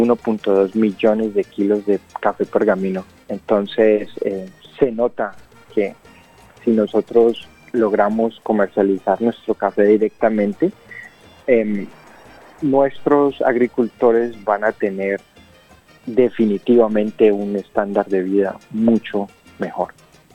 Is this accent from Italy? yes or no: no; Colombia; tener algo que mostrar para otras comunidades en mi país, en Colombia